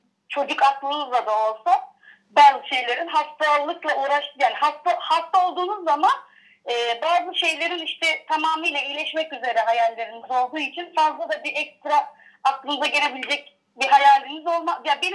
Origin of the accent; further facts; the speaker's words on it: Kemalpaşa, İzmir, Turkey; Annem Uşaklı aslen. Babam buralı, Kemalpaşa doğumlu. Bir erkek kardeşim var, benden yaklaşık 2 yaş kadar, 1 yaş 8 ay kadar küçük. Yani hep burada yaşadık. Sadece gelin olduğum sürede Kırkağaç'a taşınıp 1 yıl kadar orada durdum. Daha sonra tekrardan eşimle birlikte iş nedeniyle buraya taşındık.